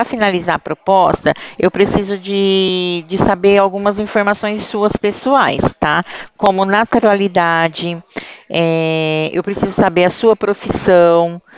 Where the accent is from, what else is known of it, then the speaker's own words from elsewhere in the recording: Ribeirão Preto, São Paulo, Brazil; Eu sou de Ribeirão Preto.